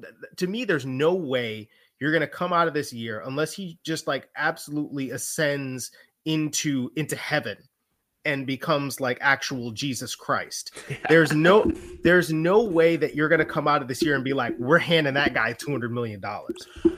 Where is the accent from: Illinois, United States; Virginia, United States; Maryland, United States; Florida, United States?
Illinois, United States; Chicago; And look, this is a guy that I'm from Chicago. I'm a Bears fan.